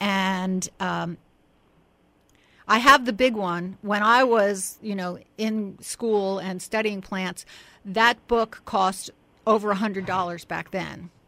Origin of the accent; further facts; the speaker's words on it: Newark, New Jersey, United States; And I used to shop when I was growing up in Newark with my mother.